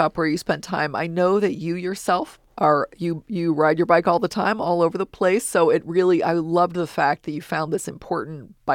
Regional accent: Kentucky, United States; I grew up in Northern Kentucky.

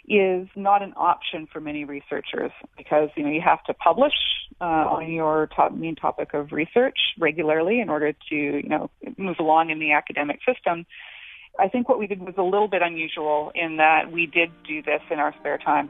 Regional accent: Canada; moved away; I'm Canadian, I immigrated here 18 years ago

